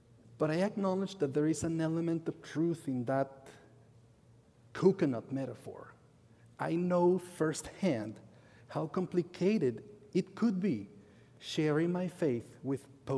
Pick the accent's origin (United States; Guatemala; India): Guatemala; Excuse me! Excuse me! I come from Guatemala. And guess what? Guatemala is coconut land.